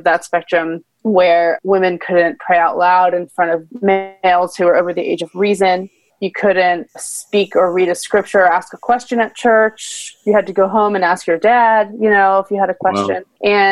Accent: Northeast, United States; I grew up in the Northeast and my mom is from the South. My dad is from Syria.

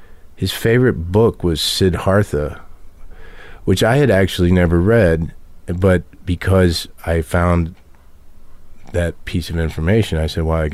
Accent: Lexington, Kentucky, United States; born there; I was born in Lexington, Kentucky

